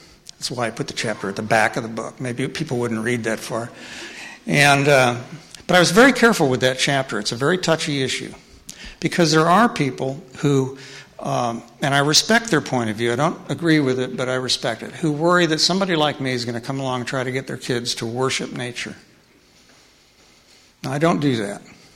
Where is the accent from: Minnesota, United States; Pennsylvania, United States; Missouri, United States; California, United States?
Missouri, United States; Raytown; I grew up in Raytown, Missouri, which is a suburb of Kansas City, Missouri, on the suburban edge.